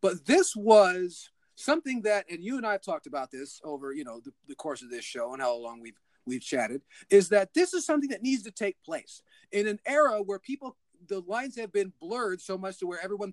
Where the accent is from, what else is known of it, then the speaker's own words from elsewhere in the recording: California, United States; I'm from California. I've seen a real fight before.